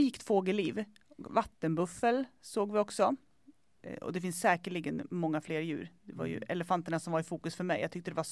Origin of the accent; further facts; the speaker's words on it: Sweden; Jag tycker också att som svensk är man lite så här